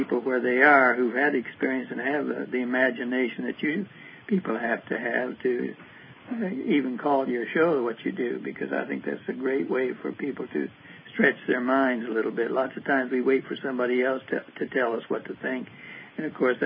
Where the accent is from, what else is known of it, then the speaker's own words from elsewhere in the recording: Kansas, United States; My story starts from the fact that I grew up in Kansas, western Kansas, out near Dodge City, which is really a real city, sort of. And I lived in the country.